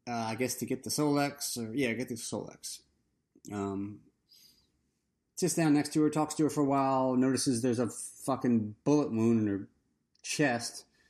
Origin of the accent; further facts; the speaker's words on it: Louisiana, United States; That kind of person, I'm from Louisiana. Those kind of people don't give a shit about what's going on in Thailand.